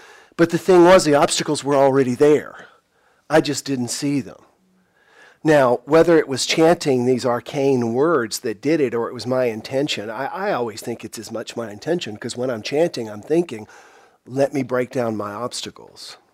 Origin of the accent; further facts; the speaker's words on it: South Carolina, United States; And I love talking to her because I'm from South Carolina.